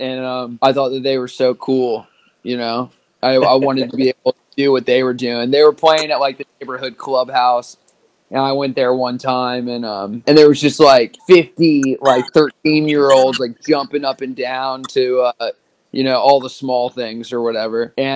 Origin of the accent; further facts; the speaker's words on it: Richmond, Virginia, United States; So I born and raised in the Richmond area.